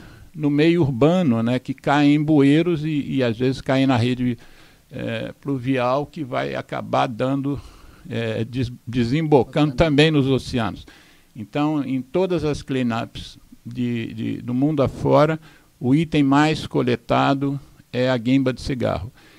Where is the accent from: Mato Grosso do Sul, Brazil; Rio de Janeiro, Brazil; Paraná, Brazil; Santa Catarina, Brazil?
Rio de Janeiro, Brazil; a Praia do Leblon, que é o bairro onde eu resido, onde eu nasci e resido.